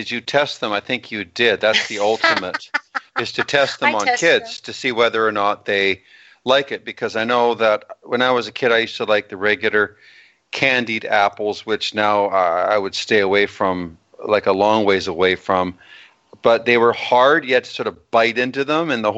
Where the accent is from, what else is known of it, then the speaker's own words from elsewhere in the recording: Alberta, Canada; When I was growing up in Alberta, trick-or-treating as a kid